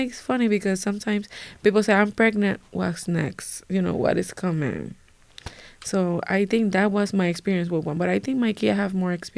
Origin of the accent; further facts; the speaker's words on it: Puerto Rico; now in Buffalo, United States; Yes, I am from Puerto Rico.